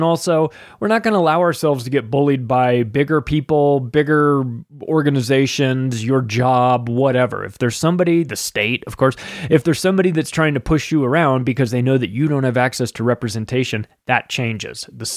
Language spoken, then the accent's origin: English; California, United States; I grew up in California, a beautiful state, or at least it was, turned into a dumpster fire.